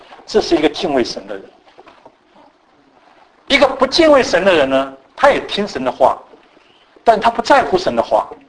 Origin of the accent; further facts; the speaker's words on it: China; 你知道我们中国人取名字都不是乱取的，对不对？我们中国人的名字都要取得很有意义。